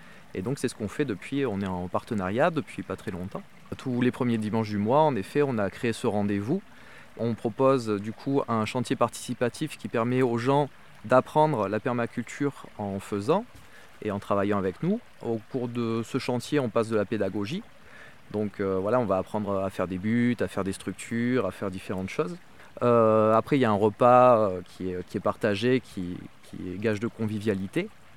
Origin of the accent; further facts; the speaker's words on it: Saint-Maximin, France; born there; Et de retour à Saint-Maximin, ma ville natale